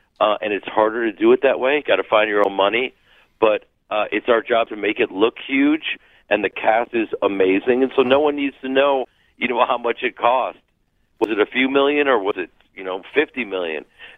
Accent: Chicago, Illinois, United States; I grew up in Chicago in a theater family, and we're Jewish, but we're a very liberal family.

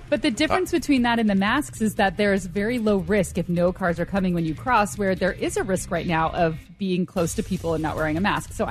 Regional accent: California, United States; No. I'm from California. We jaywalk.

